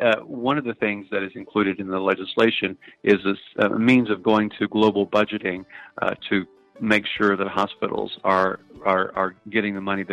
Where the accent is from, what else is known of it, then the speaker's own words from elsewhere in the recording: Tennessee, United States; I was back in my home state of Tennessee a couple of months ago